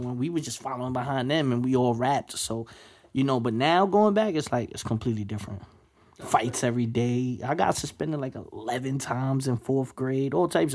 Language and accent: English; Brooklyn, New York, United States; Like the era that I grew up on in Brooklyn, you talk about the late 80s, 90s, early 2000s. So there's a whole bunch of like Mexicans moving into New York at the time.